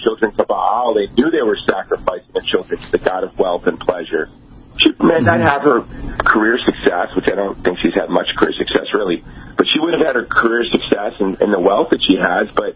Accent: Hawaii, United States; the first black president who, you know, was raised in my home state of Hawaii

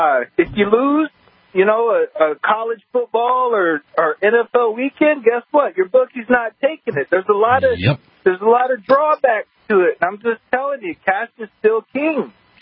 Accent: New Orleans, Louisiana, United States; I'm from New Orleans.

